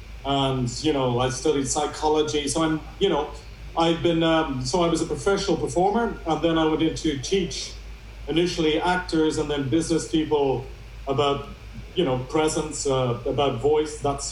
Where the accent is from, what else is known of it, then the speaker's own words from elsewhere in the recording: Ireland; now in Lisbon, Portugal; From Ireland.